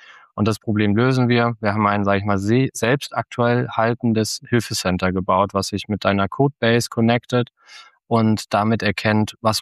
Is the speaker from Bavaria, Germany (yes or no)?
no; Frankfurt am Main, Hesse, Germany; aufgewachsen in Frankfurt am Main